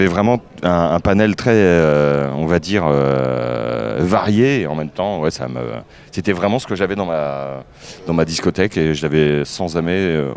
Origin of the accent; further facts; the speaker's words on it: Centre-Val de Loire, France; j'ai grandi dans l'Eure-et-Loire, donc une région assez pauvre culturellement